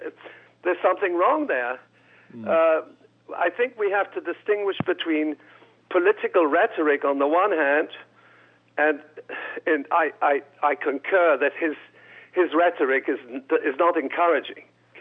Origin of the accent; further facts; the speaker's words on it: Canada; I, as a Canadian